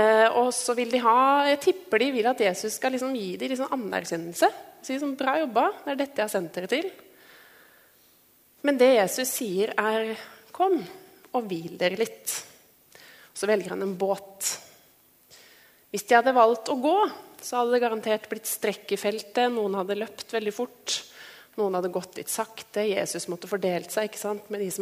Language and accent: Norwegian; Sørumsand, Akershus, Norway; now in Oslo, Norway; jeg bor i Oslo og ser jo aldri sauer. Jeg ikke Oslo-jente, jeg kommer fra Sørumsand, der har vi også dyr.